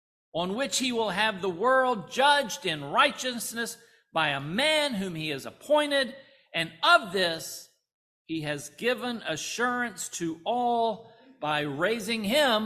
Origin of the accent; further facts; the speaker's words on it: Alabama, United States; or even the Athens of my home state, Alabama.